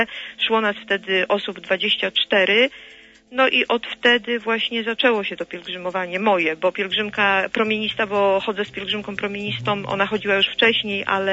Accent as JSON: {"language": "Polish", "town": "Gniezno", "region": "Greater Poland Voivodeship", "country": "Poland", "said": "ja jestem z Gniezna"}